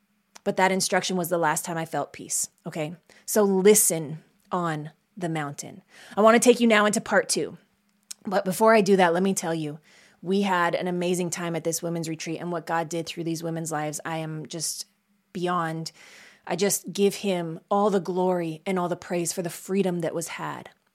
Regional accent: Canada; also born or lived in Arizona, United States; I left my life in Arizona. I was 2 weeks away from extending my visa. I'm Canadian.

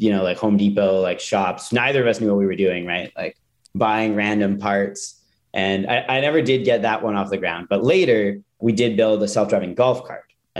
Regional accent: Calgary, Alberta, Canada; I grew up in Calgary, Canada, and I started building robots when I was 11

